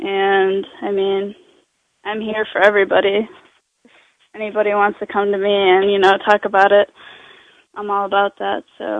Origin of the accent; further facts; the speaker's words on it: Eastlake, Ohio, United States; Hi, this is … I'm from Eastlake, Ohio.